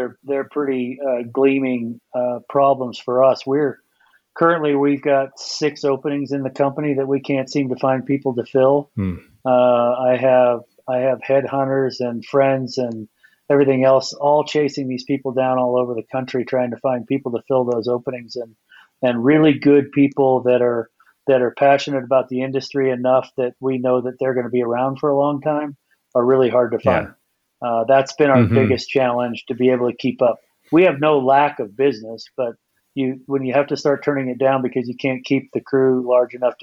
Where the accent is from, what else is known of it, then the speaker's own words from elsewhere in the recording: California, United States; Well, I was born and raised in the Napa Valley.